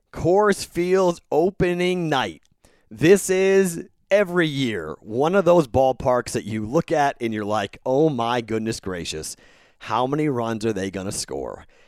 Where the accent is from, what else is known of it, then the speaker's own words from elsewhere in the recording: Boston, Massachusetts, United States; We're both from Boston.